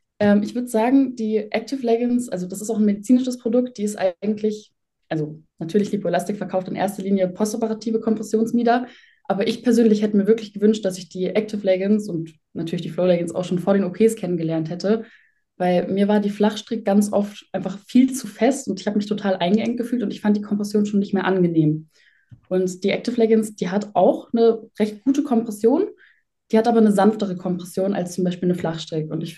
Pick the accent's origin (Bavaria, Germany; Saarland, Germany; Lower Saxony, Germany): Bavaria, Germany; Munich; Ich komme aus München, bin 22.